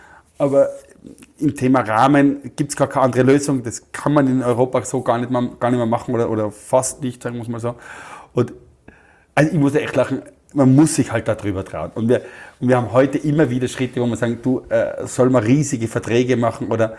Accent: Austria; Ich sage, ich bin aus Österreich

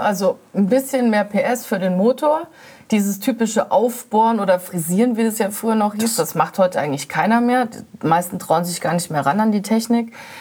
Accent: Berlin, Germany; wir denken ja hier immer als Berliner

